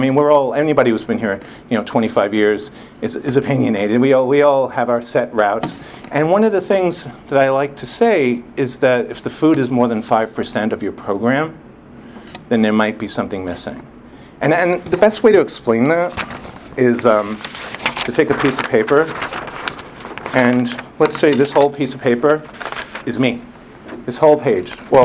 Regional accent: New York City, New York, United States; Sorry if I'm mentioning food, but you know, I come from New York City, where you can't walk like 5 feet without something screaming at you

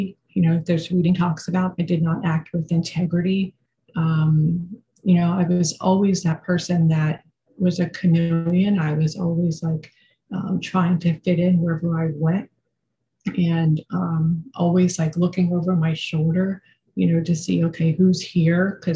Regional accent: Philadelphia, Pennsylvania, United States; So I'm from the Philadelphia area, just so everyone knows.

